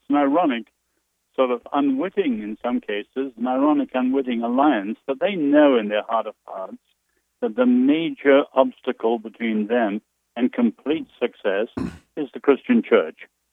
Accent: England, United Kingdom; now in United States; Yes, I'm English.

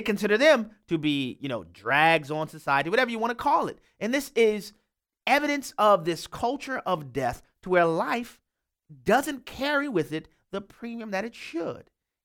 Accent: Louisiana, United States; We'll go next to my home state of Louisiana, where Clyde is on the line.

